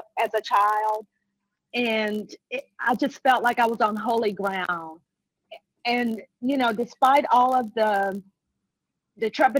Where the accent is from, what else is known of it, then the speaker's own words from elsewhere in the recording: Houston, Texas, United States; I'm actually here from Houston.